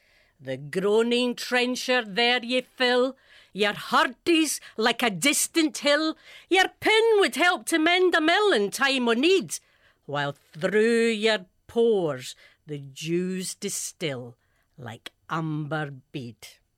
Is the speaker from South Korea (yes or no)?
no; Glasgow, Scotland, United Kingdom; now in Northampton, United Kingdom; I'm from Glasgow.